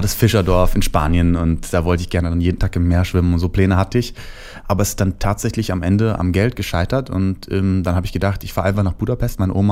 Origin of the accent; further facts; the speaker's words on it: Hesse, Germany; man ist so der kleine Junge aus Hessen, wo ich herkomme